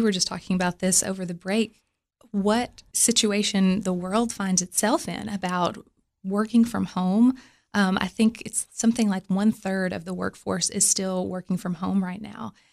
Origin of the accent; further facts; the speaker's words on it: Cookeville, Tennessee, United States; I am excited to bring those skills to the table to better Cookeville. To put those in effect for my hometown.